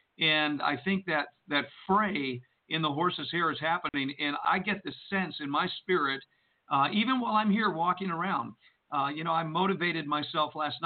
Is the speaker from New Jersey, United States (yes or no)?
yes; Jersey City, New Jersey, United States; I grew up in Jersey City. I don't mind coming to New York. I know the area like the back of my hand.